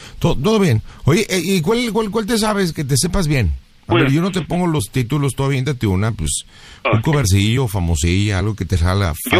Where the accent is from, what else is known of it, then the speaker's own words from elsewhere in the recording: San Luis Potosí, Mexico; yo no soy michoacano, yo soy San Luis Potosí.